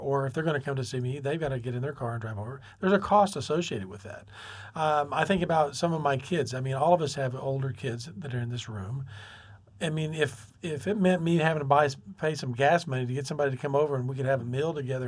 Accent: Oklahoma, United States; Hey, you know what? I grew up in Canadian County, and I came from a farming community.

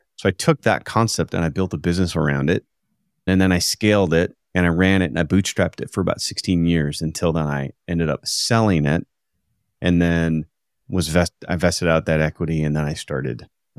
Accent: United States; I grew up a kid in the States.

